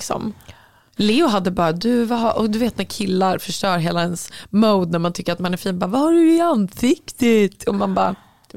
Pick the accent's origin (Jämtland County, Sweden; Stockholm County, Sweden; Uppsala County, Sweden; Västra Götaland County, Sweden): Jämtland County, Sweden; Östersund; hej, jag är från Östersund